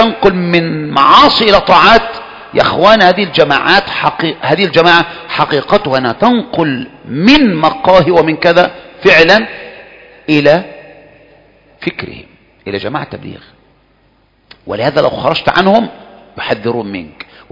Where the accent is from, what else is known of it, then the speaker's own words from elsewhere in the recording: Egypt; أما عندنا في مصر، عندنا في مصر